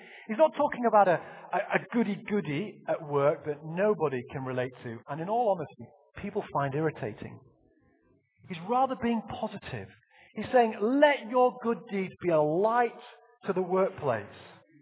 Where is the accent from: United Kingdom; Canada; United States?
United Kingdom; England